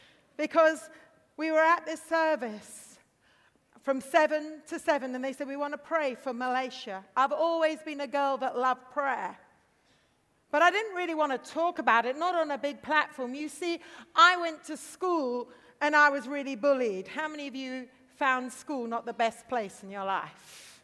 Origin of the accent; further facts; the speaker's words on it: India; I grew up in India, so I'm an Asian educated.